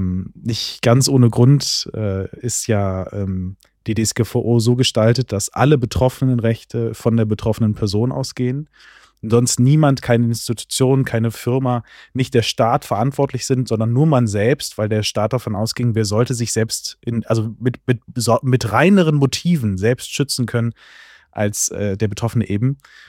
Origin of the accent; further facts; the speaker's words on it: Wuppertal, North Rhine-Westphalia, Germany; Ich komme aus Wuppertal